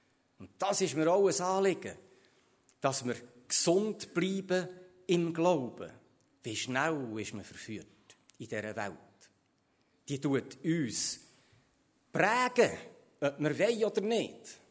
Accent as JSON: {"language": "German", "country": "Switzerland", "said": "Sind wir Schweizer wirklich besser als Kreter?"}